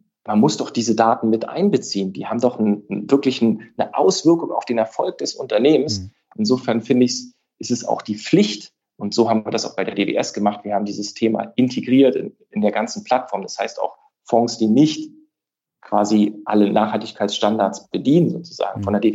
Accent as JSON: {"language": "German", "region": "East Germany", "country": "Germany", "tie": "born or raised there"}